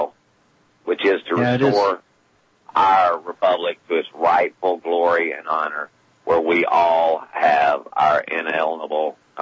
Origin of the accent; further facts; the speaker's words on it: the South, United States; I mean, that's the way it was at the South. I grew up in the South, and I would get a whipping for tattling, you know.